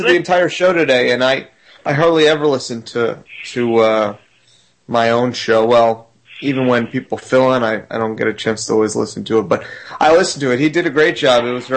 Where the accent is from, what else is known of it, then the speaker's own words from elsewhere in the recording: Florida, United States; Gear, Chuck, both in my home state of Florida, you guys are up.